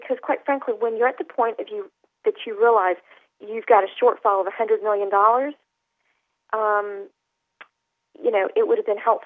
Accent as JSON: {"language": "English", "town": "Jacksonville", "region": "Florida", "country": "United States", "tie": "born or raised there", "said": "Listen, I grew up in Jacksonville. I was born and raised in Jacksonville. My parents live in Jacksonville."}